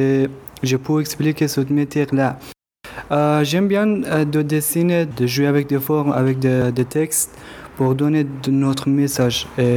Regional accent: Afghanistan; now in Aigle, Switzerland; je viens d'Afghanistan, j'ai 20 ans

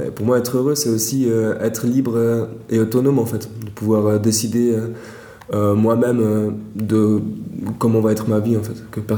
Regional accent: Geneva, Switzerland; also born or lived in Lausanne / Austria; Oui, alors … j'ai 25 ans, j'ai grandi en Suisse, à Genève. Ma mère est brésilienne, mon père est valaisan. Habité aussi à Lausanne, et puis j'ai travaillé en Autriche et je suis de retour en Suisse depuis quelques mois maintenant.

